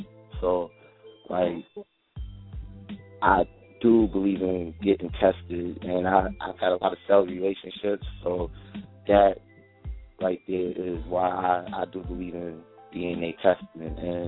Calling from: Lakewood, North Carolina, United States; from Lakewood, North Carolina.

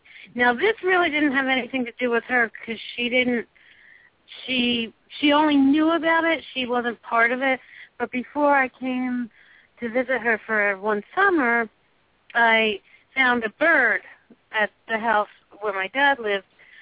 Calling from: New Jersey, United States; Oh, I'm calling from New Jersey.

